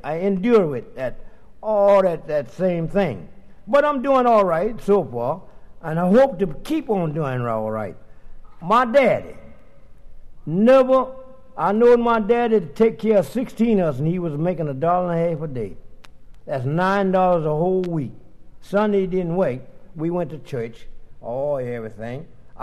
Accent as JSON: {"language": "English", "town": "Hampton", "region": "Georgia", "country": "United States", "tie": "born or raised there", "said": "Because I was born in Georgia, in Hampton, Georgia. That's about 32 miles below Atlanta, Georgia. Out in the country, there wasn't but about 10 stores there."}